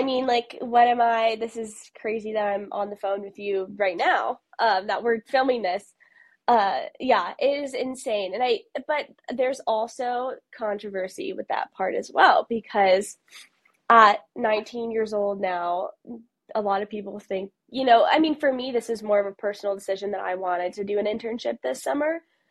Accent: Ann Arbor, Michigan, United States; So I'm from Ann Arbor. So Michigan here, everyone's obsessed with Michigan. And I wanted to like totally leave the state, get out of here, go to New York.

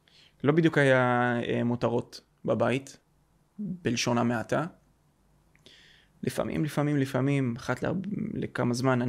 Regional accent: Modi'in, Central District, Israel; אני ביסודי עברתי במודיעין, עיר שגדלתי בה מגיל 7 עד 12.

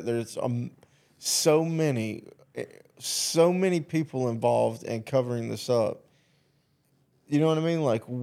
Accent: South Carolina, United States; Believe me, I'm from South Carolina. I felt that.

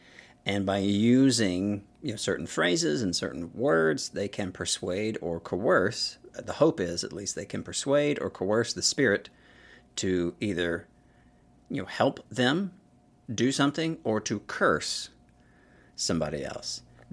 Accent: the South, United States; Maybe it's because I'm from the South.

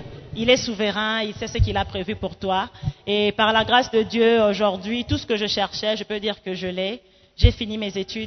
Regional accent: Libreville, Estuaire, Gabon; also born or lived in Democratic Republic of the Congo; Je suis congolaise d'origine, donc la RDC. Toro, Toro, toujours. Mais j'ai grandi au Gabon.

